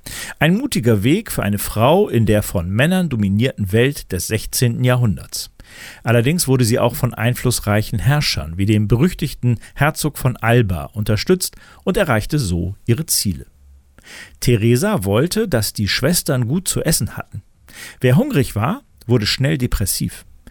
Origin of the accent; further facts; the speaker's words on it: Belgium; Als Belgier weiß man, dass der englische Begriff French Fries eine glatte Lüge ist.